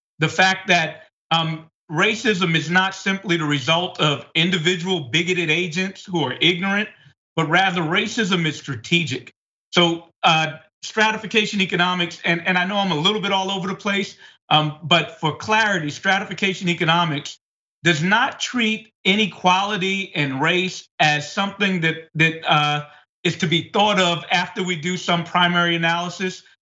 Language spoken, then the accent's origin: English; Bed-Stuy, New York, United States; because I was born and raised in Bed-Stuy.